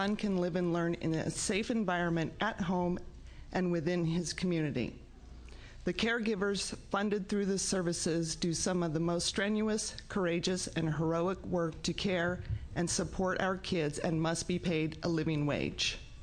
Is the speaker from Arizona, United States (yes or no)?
no; Nehalem, Oregon, United States; from Nehalem here in Tillamook County.